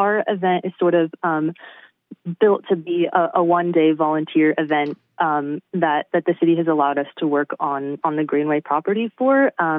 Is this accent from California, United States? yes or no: yes; Somerset, California, United States; Yeah, so I grew up in this little town in El Dorado County called Somerset. And it's basically just like kind of quintessential Sierra foothill town.